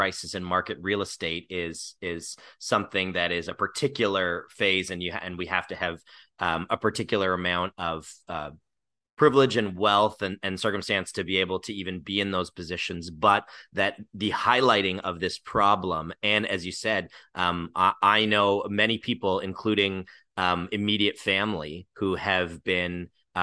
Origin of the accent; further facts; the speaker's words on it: Kitchener-Waterloo, Ontario, Canada; the emergency shelter system, which in Kitchener-Waterloo, when I was a kid, there were multiple. I grew up in the United Church